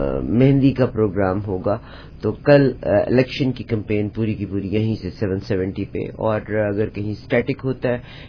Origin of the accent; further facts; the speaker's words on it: Pakistan; now in Canada; At the end of the day मेरा घर है, मेरा वतन है, मेरा पाकिस्तान है।